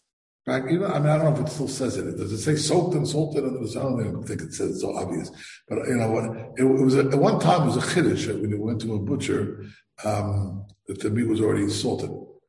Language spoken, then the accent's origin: English; Teaneck, New Jersey, United States; when I was a kid, I grew up in Teaneck. So at that time, Teaneck was nothing.